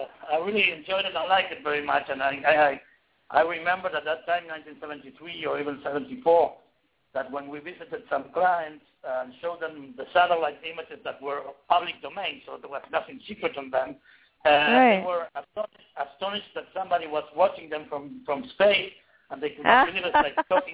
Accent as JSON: {"language": "English", "region": "Buenos Aires", "country": "Argentina", "said": "That's right. I'm from Buenos Aires. I live half of the time in Buenos Aires and half of the time in Miami."}